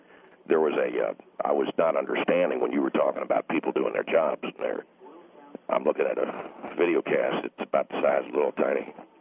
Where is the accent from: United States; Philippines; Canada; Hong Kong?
United States; Kilgore, Texas; You know, I come from Eastern Texas. I come from a place called Kilgore, Texas, which is in East Texas, kind of ranch land. It's horse country more so than anything else.